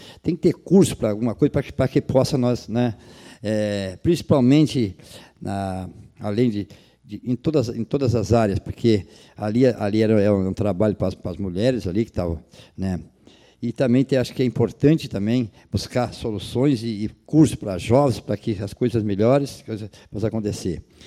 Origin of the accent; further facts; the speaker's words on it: São Caetano, Brazil; Ainda me lembro quando tinha um senhor lá na minha terra, São Caetano, que não queria vender o terreno